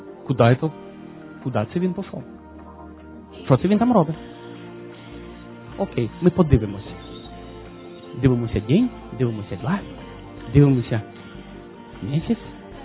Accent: Ukraine; Боже мой, я с Украины, поэтому прошу прощения.

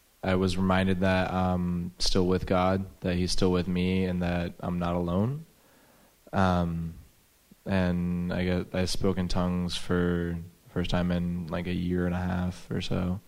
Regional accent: Vancouver, British Columbia, Canada; I'm from Vancouver.

